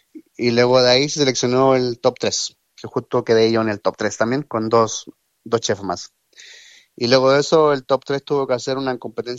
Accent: Chile; Siempre he tratado aquí de presentarme más que como chileno, como latino. Obviamente, al final siempre chileno

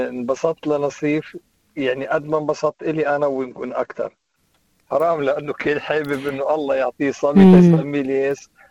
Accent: Syria; هلا انا سوري عندي 5 احفاد

